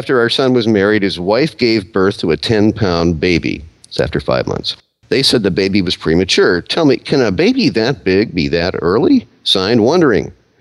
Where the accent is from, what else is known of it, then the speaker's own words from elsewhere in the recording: Chicago, Illinois, United States; now in Connecticut, United States; And I'm a transplanted Chicagoan now in Connecticut for decades.